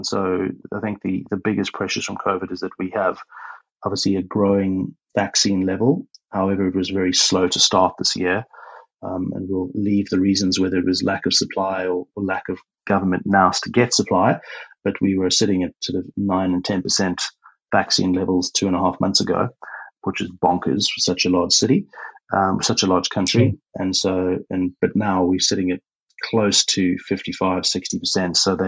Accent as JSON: {"language": "English", "region": "Queensland", "country": "Australia", "said": "So it actually means that I'm a Queenslander and very proud of it"}